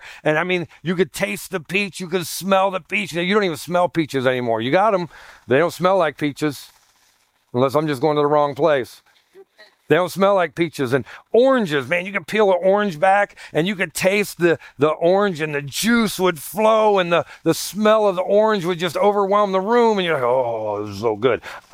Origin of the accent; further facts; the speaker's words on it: Ohio, United States; I'm from originally from Ohio, Southern Ohio.